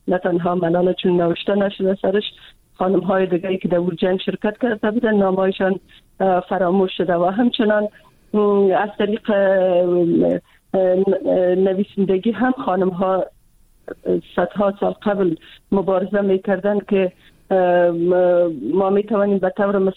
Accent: Afghanistan; خودم چون از افغانستان هستم

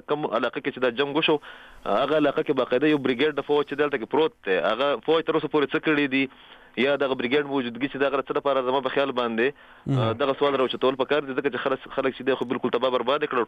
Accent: Khyber Pakhtunkhwa, Pakistan; موږ د خیبر ایجنسی یو

